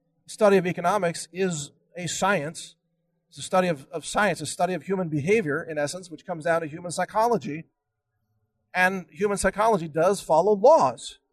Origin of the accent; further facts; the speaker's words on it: United States; They wouldn't let me vote because I'm an American. I get to vote in America.